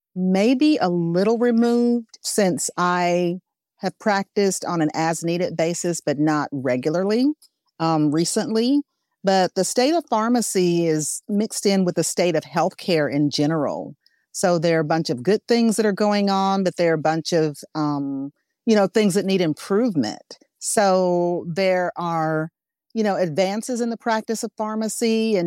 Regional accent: Arkansas, United States; Well, I'm from Arkansas.

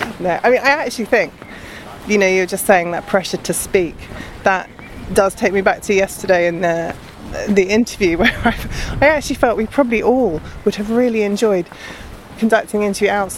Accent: London, United Kingdom; I certainly, when I was growing up, I grew up in London as well

